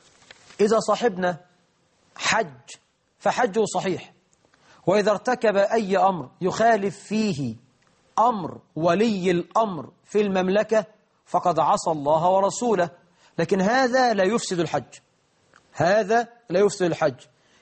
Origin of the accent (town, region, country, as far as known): Egypt